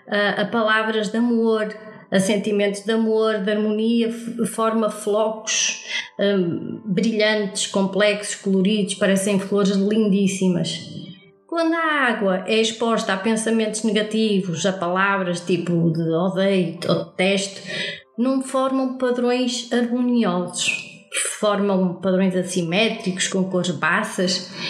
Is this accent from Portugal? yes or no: yes; Portugal; nós aqui, nós somos portugueses